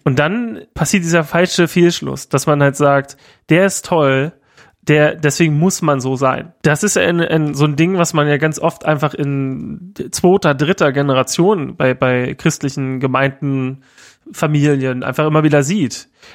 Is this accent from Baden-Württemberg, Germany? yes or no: no; Rathenow, Brandenburg, Germany; mit einem alten Freund aus meiner Heimatstadt Rathenow gequatscht